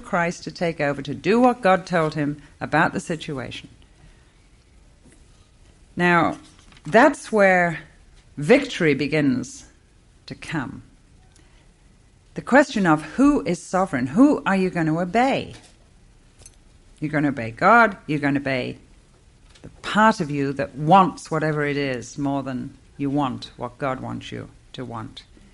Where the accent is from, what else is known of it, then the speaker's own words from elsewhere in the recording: England, United Kingdom; as I expect you know, I'm English.